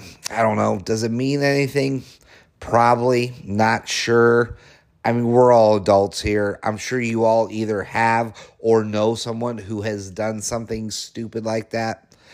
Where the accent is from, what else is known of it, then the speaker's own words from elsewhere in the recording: Denver, Colorado, United States; Listen, I grew up in Denver, Colorado, so I know from what I speak.